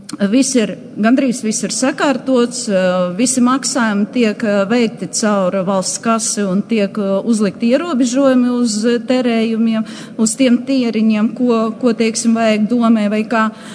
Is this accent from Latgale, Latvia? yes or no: yes; Rēzekne, Latgale, Latvia; Es esmu no Rēzeknes.